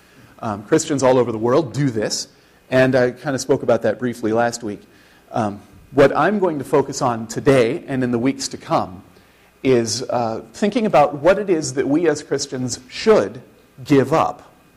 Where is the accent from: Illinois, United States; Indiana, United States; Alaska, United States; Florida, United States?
Indiana, United States; Tara and I came from Indiana.